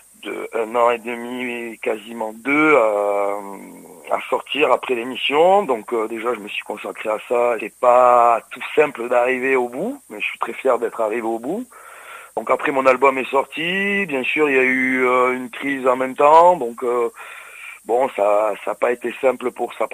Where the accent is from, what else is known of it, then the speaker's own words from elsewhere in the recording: Perpignan, Occitanie, France; En fait, je suis originaire donc des PO de Perpignan.